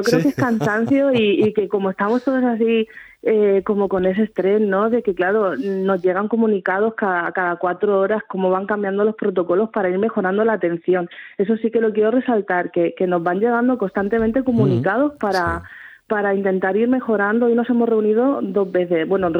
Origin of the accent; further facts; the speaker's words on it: Elche, Valencian Community, Spain; yo soy de Elche y ahí hay un dicho que dice que toda piedra fa pared